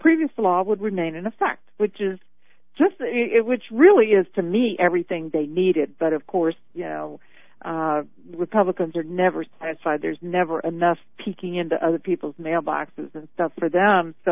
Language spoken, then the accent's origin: English; Louisiana, United States; now in Chicago, United States; I mean, I came from Louisiana, which is like another universe, you know.